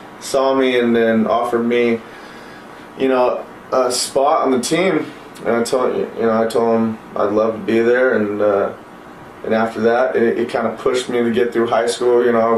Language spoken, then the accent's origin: English; California, United States; Well, I started, I think I was about 4 or 5. Started in Orange County. Just, you know, having fun, being a kid, playing soccer. I loved it. Loved everything about it. Kept playing as I got older in California